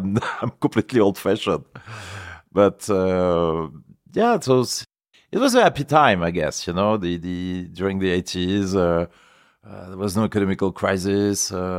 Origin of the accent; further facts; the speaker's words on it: Paris, Île-de-France, France; born there; English is a second language; I was born in Paris. My family was living in Paris. But part of my family is originated from the Alps, from Savoie.